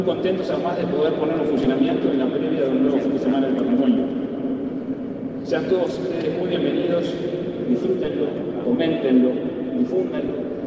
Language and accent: Spanish; Uruguay; los uruguayos